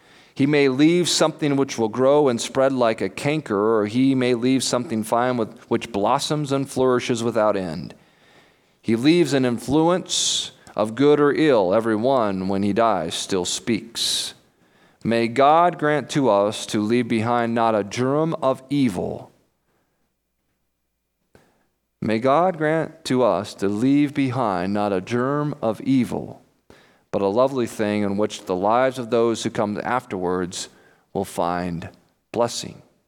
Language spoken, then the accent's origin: English; Oregon City, Oregon, United States; born there; I was born in Oregon City, Oregon.